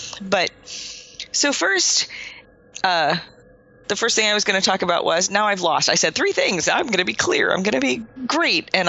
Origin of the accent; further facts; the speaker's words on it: Boston, Massachusetts, United States; being mostly a Bostonian where the lights are, you know, crossing streets are a game of chicken between car and pedestrian.